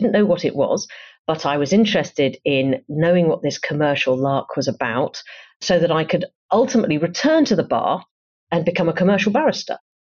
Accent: East of England, United Kingdom; So I grew up in Essex, but with very, very strong links to London, where both my grandmothers lived. I'm an only child of only children.

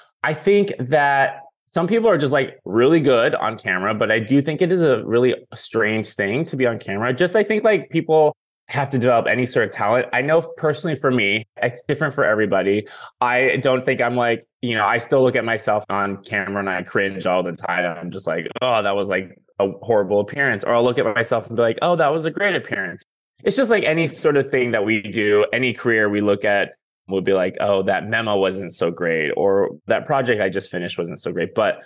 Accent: Seattle, Washington, United States; I grew up in Seattle, Washington, the Pacific Northwest, generally rainy and cloudy, and then 3 months of the year, super sunny.

